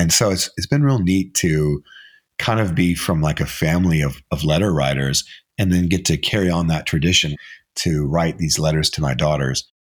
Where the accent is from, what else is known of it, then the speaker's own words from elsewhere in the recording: Arkansas, United States; I was born in Arkansas, and I grew up hunting and fishing, and I had an older brother and played a lot of sports.